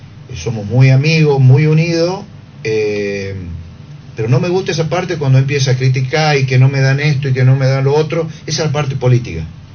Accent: Tafí Viejo, Tucumán, Argentina; Nosotros los tafiseños tenemos algo. Somos de Tafí Viejo y queremos volver a Tafí Viejo.

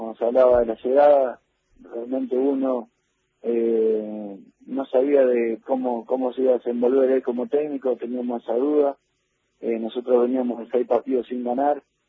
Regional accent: Argentina; acá en el club somos 5 argentinos

